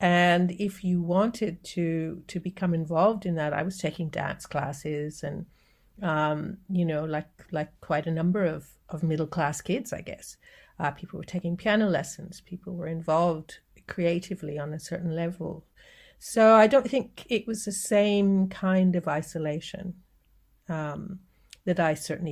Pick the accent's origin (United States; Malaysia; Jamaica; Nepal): Jamaica; because I am Jamaican